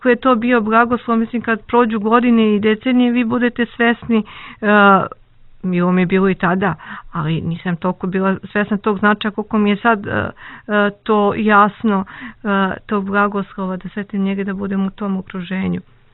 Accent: Kruševac, Šumadija and Western Serbia, Serbia; now in Belgrade, Serbia; A rođena sam u okolini Kruševca … tamo su moji počeci

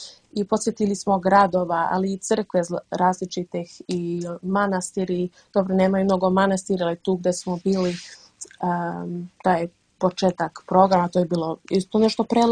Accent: Rotterdam, South Holland, Netherlands; mi smo inače iz Rotterdama

